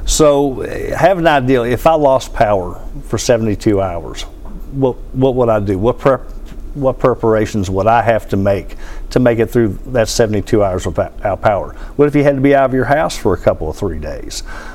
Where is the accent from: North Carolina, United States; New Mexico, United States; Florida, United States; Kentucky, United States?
Kentucky, United States; Maysville; Where I grew up in Maysville, Kentucky, I think it was back in the early 80s, I think I was about 16